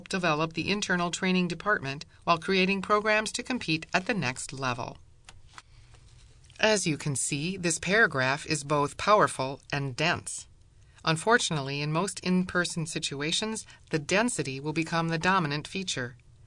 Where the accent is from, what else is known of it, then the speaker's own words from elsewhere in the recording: Midwest, United States; Maybe it's because I'm from the Midwest, but I don't know many people who would actually bend the CEO's ear on that elevator ride.